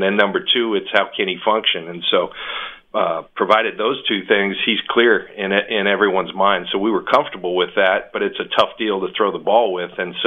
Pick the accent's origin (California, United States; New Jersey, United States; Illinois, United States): California, United States; San Diego; we'd go to San Diego, my hometown, and the Bronco fans would be all over. Man, I was blown away when I got here.